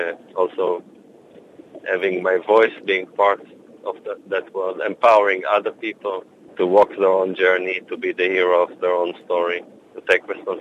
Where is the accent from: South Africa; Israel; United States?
Israel; After 9 years away in Israel, it's my base again. I'm based in Malambimbi. My background is growing up in Israel